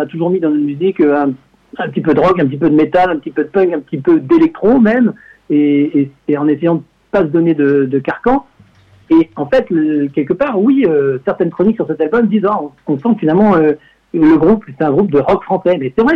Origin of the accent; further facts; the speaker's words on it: Plédran, Brittany, France; moi je suis de Plédran à côté de Saint-Brieuc à la base